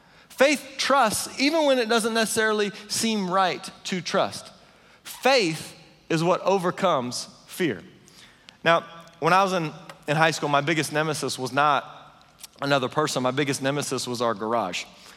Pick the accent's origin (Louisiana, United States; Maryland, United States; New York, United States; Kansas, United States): Kansas, United States; Now, I live in Kansas. I grew up in Kansas. It's windy all the time, nonstop wind.